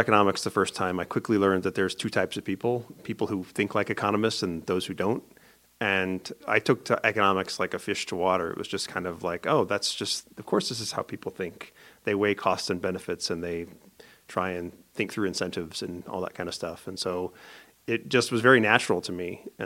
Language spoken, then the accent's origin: English; Grants Pass, Oregon, United States; So I grew up in Grants Pass, Oregon.